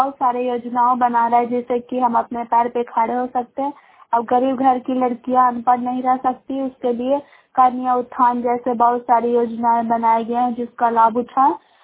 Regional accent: Bairiganj, Bihar, India; ग्राम बैरीगंज post मकरौता जिला नालंदा की निवासी हूँ।

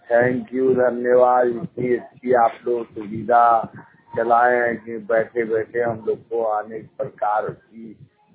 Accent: Haryana, India; और मैं हरियाणा का रहने वाला हूँ।

